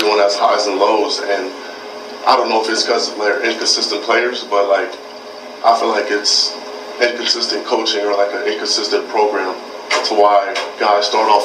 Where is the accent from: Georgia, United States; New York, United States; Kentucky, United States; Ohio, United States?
Georgia, United States; I'm from Georgia. I barely go home.